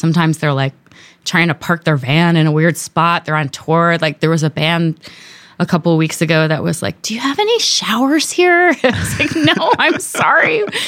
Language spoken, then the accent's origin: English; Washington, D.C., United States; also born or lived in Atlanta, Georgia; So I lived outside of Washington, D.C. when I was in high school. And then, I was born in outside of Atlanta, Georgia, because my dad was always kind of moving to the big cities